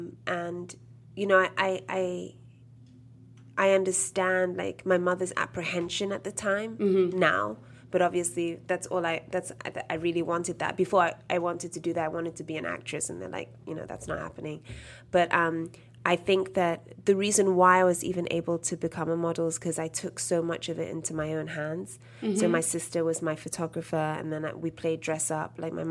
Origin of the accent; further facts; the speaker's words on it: London, United Kingdom; I grew up in London. So okay. I grew up in London